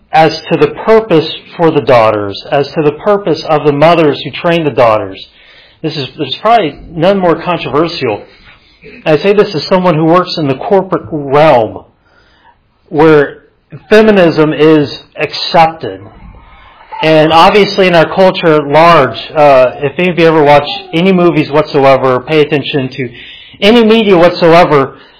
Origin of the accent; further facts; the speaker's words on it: Texas, United States; growing up in West Texas, you know, it was part of life for all of us.